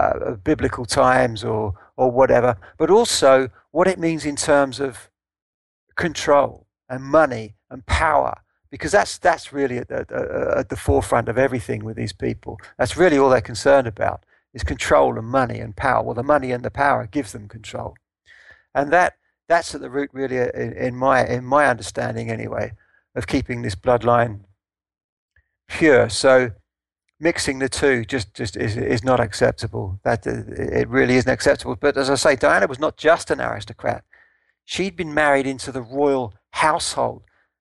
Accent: Sandhurst, South East England, United Kingdom; to when I grew up in Sandhurst

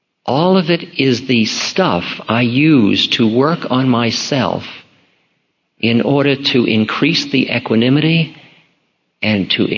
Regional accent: United States; I'm an American. I have something to do about that.

